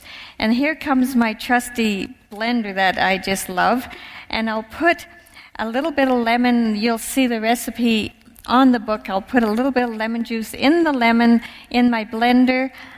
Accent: Ireland; I'm Irish. I like potatoes and you know that kind of stuff.

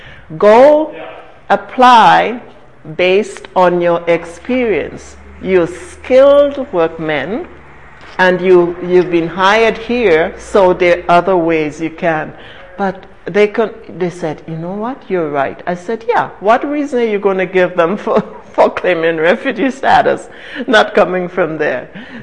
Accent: St. Vincent & Grenadines; now in United States; I'm from St. Vincent, so St. Lucia is just across the waters from where I'm from.

